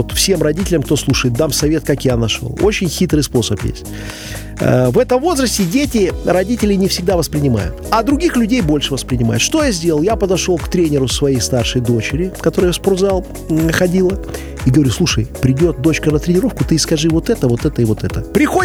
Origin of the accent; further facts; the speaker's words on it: Belarus; Мы должны помнить, что мы белорусы, что мы живем в этой стране